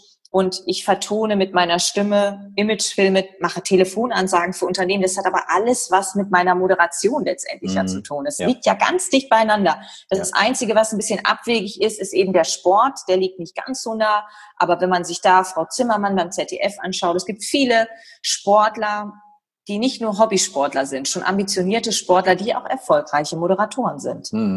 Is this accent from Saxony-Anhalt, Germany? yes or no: no; Leer, Lower Saxony, Germany